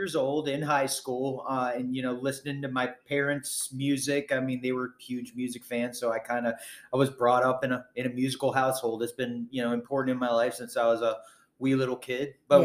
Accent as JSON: {"language": "English", "region": "North Carolina", "country": "United States", "tie": "born or raised there", "said": "You know, it was hard to not be fans of … growing up in North Carolina there with Georgia and Gainesville, Florida, being not too far away."}